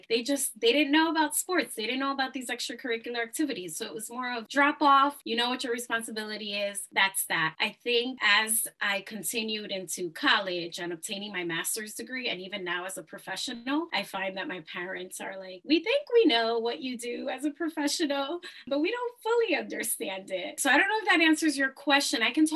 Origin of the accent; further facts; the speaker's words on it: Passaic, New Jersey, United States; Yeah, so I ended up growing up in North New Jersey. My mom arrived to New York, but as they decided where to live or work situations, they ended up in a town called Passaic, really close to New York, Jersey City, Newark.